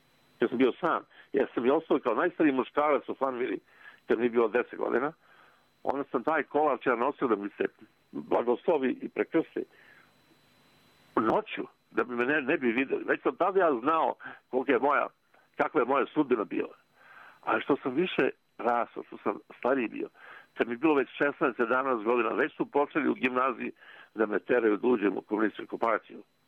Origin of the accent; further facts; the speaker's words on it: Montenegro; now in Belgrade, Serbia; smo otišli kod moje majke, sestre, ona je bila živjela u Beogradu i mi smo tu ostali. Pobjegli smo iz Crne Gore jer tamo su nas svi znali.